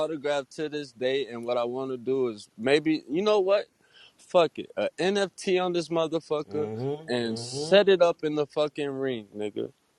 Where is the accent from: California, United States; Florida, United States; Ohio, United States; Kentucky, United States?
Florida, United States; I don't want to talk. I'm from Florida.